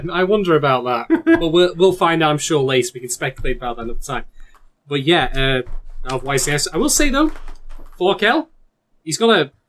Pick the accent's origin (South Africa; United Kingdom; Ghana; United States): United Kingdom; England; and I'm actually English, so someone's got to feel it, I guess.